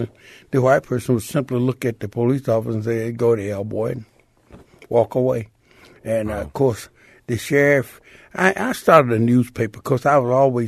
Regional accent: Miami, Florida, United States; now in Fort Myers, United States; Yes, I grew up in Miami, of course, and graduated from school in 1952, and I got married in 53.

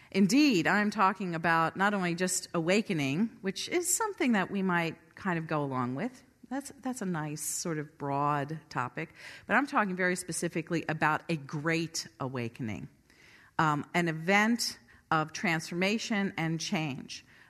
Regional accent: Scottsdale, Arizona, United States; But growing up in Scottsdale, Arizona as a teenager, I joined a church called Scottsdale Bible Church.

